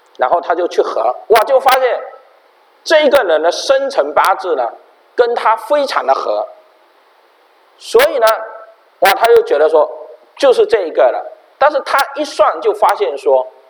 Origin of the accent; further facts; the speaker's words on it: China; 我们中国人说房子是坐北朝南比较好啊。